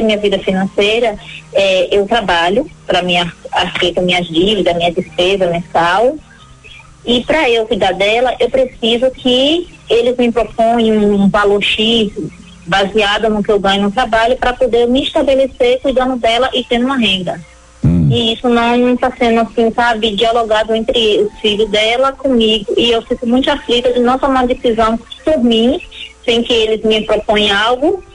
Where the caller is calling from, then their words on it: Salvador, Bahia, Brazil; De Salvador.